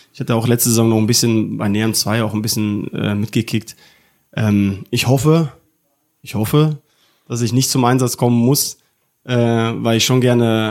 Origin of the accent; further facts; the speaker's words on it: Neheim, North Rhine-Westphalia, Germany; also born or lived in Sundern; bin 37 Jahre alt. Ich komme aus Neheim, wohne jetzt hier seit 2 Jahren, habe jetzt gebaut, vorher in Sunnan gelebt